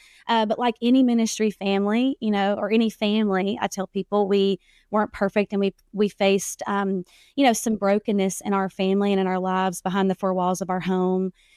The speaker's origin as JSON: {"language": "English", "region": "Arkansas", "country": "United States", "tie": "born or raised there", "said": "So I was raised in Arkansas. The listeners probably hear a little bit of that when they hear me talk. I was raised in small town Arkansas."}